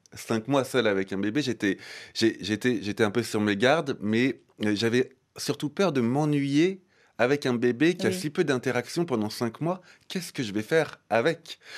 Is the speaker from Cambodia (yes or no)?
no; France; Moi, je viens de la France. Dans la France, c'est un peu plus traditionnel.